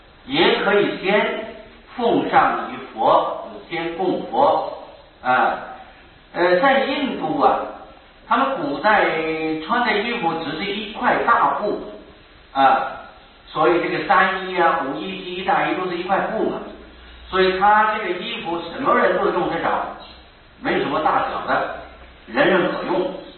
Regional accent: China; 那么我们中国人没有这个习惯

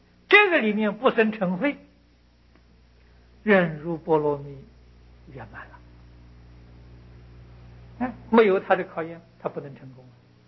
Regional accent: China; 我们中国人说暴君呢，无恶不作啊。

